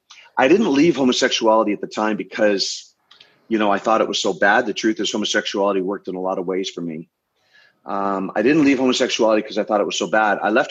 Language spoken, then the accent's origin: English; Canada; But as a Canadian, you know, looking south of our border